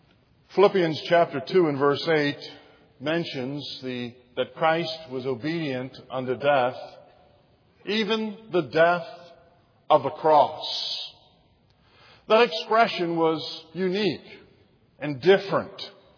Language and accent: English; Philadelphia, Pennsylvania, United States; I'm from the Philadelphia metropolitan area, and could you imagine coming up out of Delaware County on 95